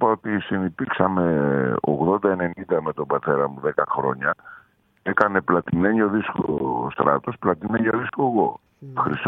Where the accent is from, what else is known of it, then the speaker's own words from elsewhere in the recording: Thessaloniki, Central Macedonia, Greece; Γιατί είμαστε από Θεσσαλονίκη.